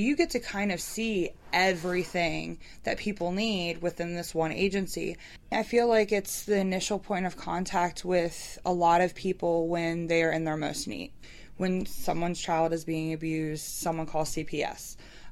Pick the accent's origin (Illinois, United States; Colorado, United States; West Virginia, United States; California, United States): West Virginia, United States; Martinsburg; I'm from here. I was born and raised in Martinsburg area and surrounding areas. Right now I'm living in Falling Waters.